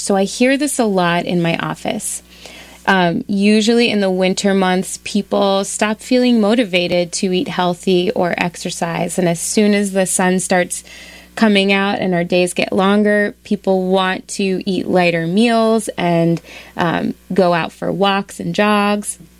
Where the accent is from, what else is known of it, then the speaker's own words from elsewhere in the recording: Maryland, United States; I'm moving back to my home state in Maryland.